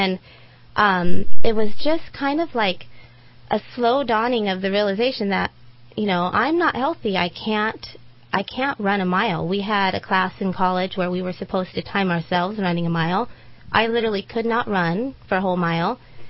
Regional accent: Reading, United States; I grew up here in Reading. Big family. My mom is Mexican

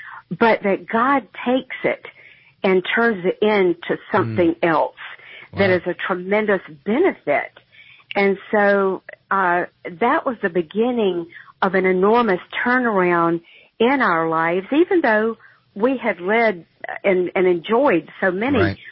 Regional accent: the South, United States; accent: Southern; and you can tell by my accent I'm from the South.

